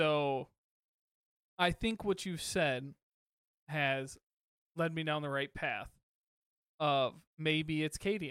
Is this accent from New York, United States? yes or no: no; Kalamazoo, Michigan, United States; I grew up in Kalamazoo, so I can say this out loud.